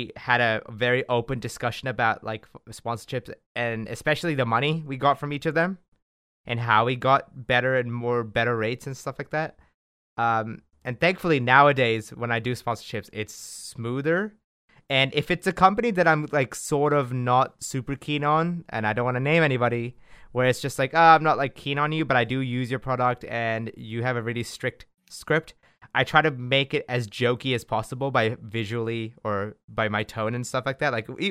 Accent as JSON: {"language": "English", "country": "Japan", "tie": "born or raised there", "said": "Like, I grew up in Japan. I love anime, you know"}